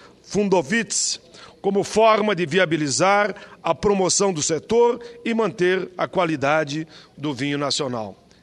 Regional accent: Caxias do Sul, Rio Grande do Sul, Brazil; born there; a minha região onde eu nasci, eu nasci em Caxias

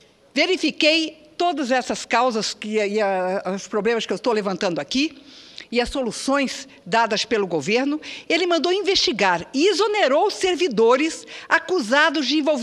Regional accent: Mato Grosso do Sul, Brazil; Eu falei da minha terra em Mato Grosso do Sul.

